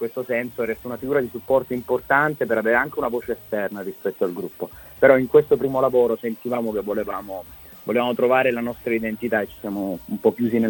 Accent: Apulia, Italy; now in Bologna, Italy; io e Davide, il bassista, viviamo a Bologna. Io ci vivo da 10 anni, però sono pugliese, come puoi ben notare dall'accento.

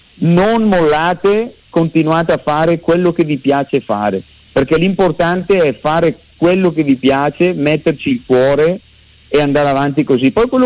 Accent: Bergamo, Lombardy, Italy; accent: Bergamasque; perché si sente dall'accento che sono bergamasco, quindi essendo di Bergamo

